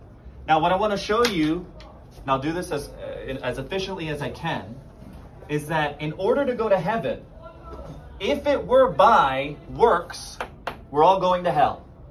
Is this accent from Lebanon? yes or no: yes; Lebanon; now in Dallas, United States; I'm originally from Lebanon in the Middle East, but I currently live in Dallas, Texas. That's where I'm coming to you from today